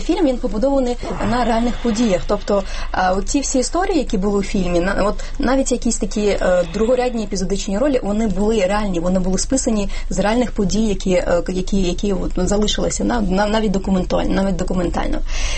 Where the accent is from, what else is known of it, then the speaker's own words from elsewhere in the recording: Crimea, Ukraine; я зараз кажу, не як кримська татарка, як глядач, який подивився фільм